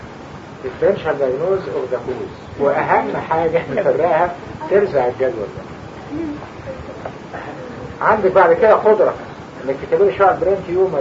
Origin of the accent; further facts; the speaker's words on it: Egypt; احنا يا جماعة كمصريين دلوقتي احنا قريبين من بعض